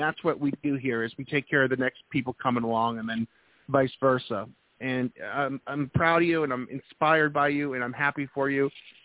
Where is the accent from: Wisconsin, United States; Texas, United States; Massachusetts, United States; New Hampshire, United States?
New Hampshire, United States; I'm originally from New England, New Hampshire.